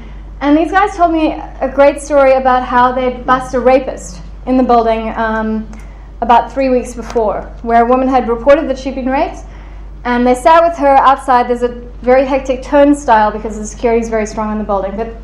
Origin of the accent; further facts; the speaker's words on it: Johannesburg, Gauteng, South Africa; now in Cape Town, South Africa; because I live in Cape Town, but I grew up in Joburg.